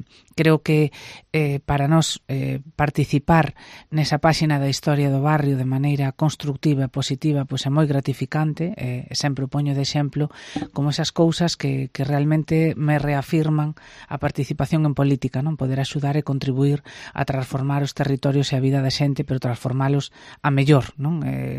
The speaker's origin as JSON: {"language": "Galician", "town": "Lugo", "region": "Galicia", "country": "Spain", "said": "e nos, bueno, pois participamos como lucenses en todo aquilo que se nos invitou"}